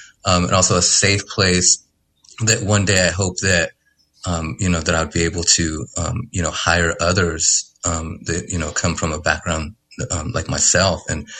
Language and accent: English; San Jose, California, United States; I grew up in South San Jose, a low income community of color.